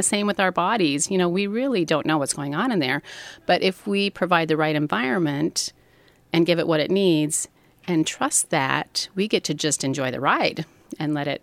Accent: Midwest, United States; I grew up in the Midwest. I was not exposed at all to Chinese medicine.

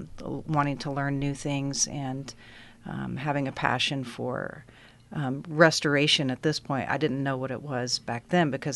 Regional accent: Dallas, Texas, United States; also born or lived in Clearwater, United States; now in Astoria, United States; Okay, well, I grew up in Dallas, Texas, and went to high school and college in Clearwater, Florida. We moved around a bit.

